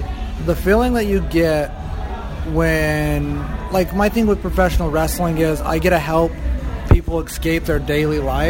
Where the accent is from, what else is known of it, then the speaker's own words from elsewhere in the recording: Utah, United States; now in Las Vegas, United States; Yeah, I'm from Utah, but I'm down here in Las Vegas for professional wrestling.